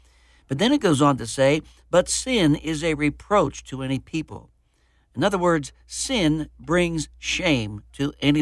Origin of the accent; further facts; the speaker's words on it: United States; I'm so thankful that I am an American, and praise the Lord for the fact that He has put me in this country.